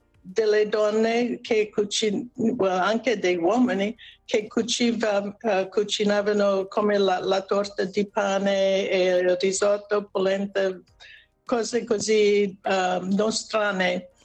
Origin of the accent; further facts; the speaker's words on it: Italian-speaking Switzerland, Switzerland; dico che sono dalla Svizzera, però che sono della parte italiana, che parliamo italiano, e vicino all'Italia